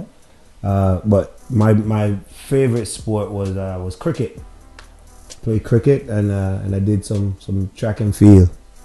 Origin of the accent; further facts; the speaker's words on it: Saint Kitts, St. Kitts & Nevis; Born and raised in St. Kitts, you know, small little island in the Caribbean.